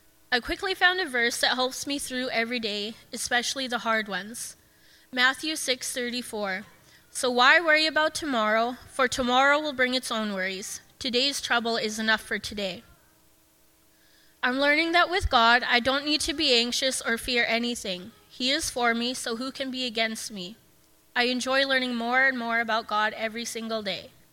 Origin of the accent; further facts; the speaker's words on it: Big River, Saskatchewan, Canada; I grew up in Big River, Saskatchewan, in a loving foster home, and I also know and have a close relationship with my biological family.